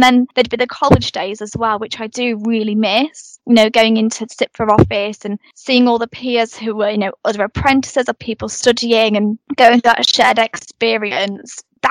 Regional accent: Yorkshire and the Humber, United Kingdom; now in London, United Kingdom; So I relocated from Yorkshire to London to do my SIPPA apprenticeship. You know, it was quite hard to get time to come home

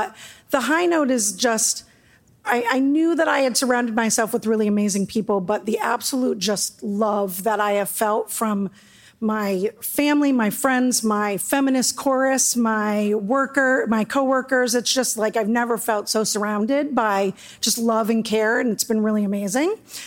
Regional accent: Portland, Maine, United States; I'm from the Portland, Maine area. And, Maine in the house.

